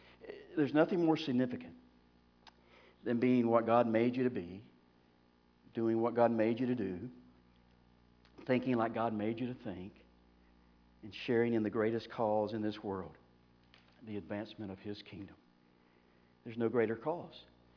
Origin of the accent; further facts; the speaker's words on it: Florida, United States; it wasn't a mountain, it was like a hill, but I'm from Florida, right? So it was a mountain.